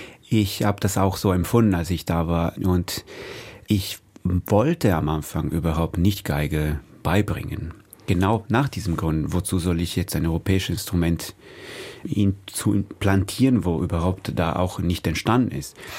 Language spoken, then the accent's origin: German; Italy; ich als Italiener